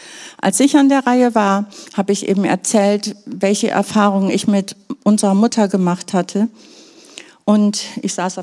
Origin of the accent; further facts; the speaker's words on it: North Rhine-Westphalia, Germany; Ich bin im Münsterland aufgewachsen als älteste von 4 Geschwistern.